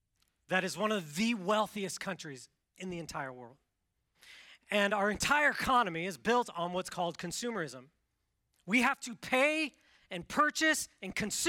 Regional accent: Washington, United States; I grew up in Washington State, the Pacific Northwest, so it's wet there.

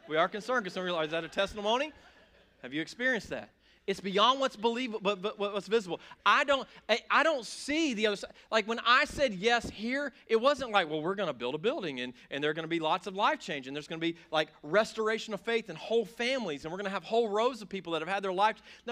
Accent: Greenville, South Carolina, United States; I grew up in South Greenville. I had parents that loved each other.

